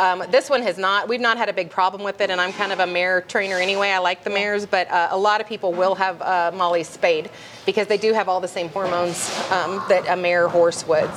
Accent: Iowa, United States; now in Oklahoma, United States; We came from Iowa originally, which is also ag but less animals.

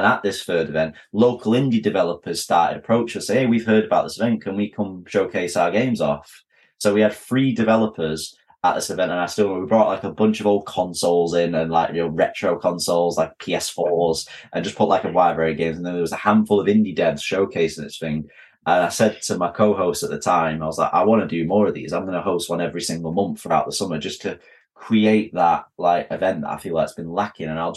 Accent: Manchester, North West England, United Kingdom; I love Manchester. I'm a Mancunian, but I think it's the greatest city ever.

